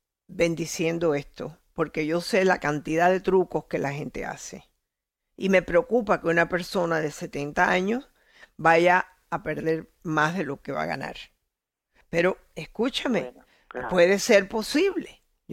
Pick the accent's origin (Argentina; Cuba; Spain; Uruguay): Cuba; now in Miami, United States; Yo soy una mujer que llevo aquí 50 y pico de años, desde que salí de Cuba.